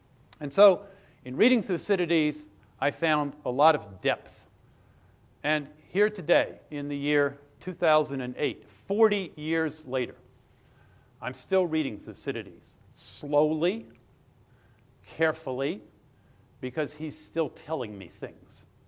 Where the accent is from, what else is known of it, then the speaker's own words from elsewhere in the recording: Virginia, United States; I come from Virginia. When you're a kid growing up in Virginia, you learn Virginia history all the time, every year in school.